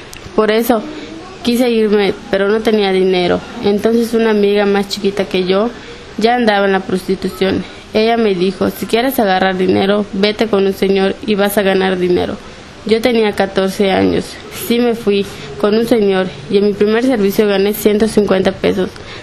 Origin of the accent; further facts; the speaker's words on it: Veracruz, Mexico; Tengo 25 años, soy veracruzana.